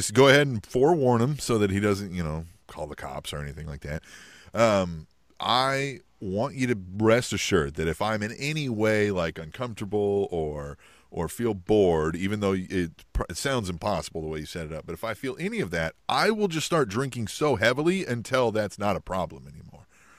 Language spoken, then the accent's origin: English; Manhattan, New York, United States; This was in Manhattan, like my hometown.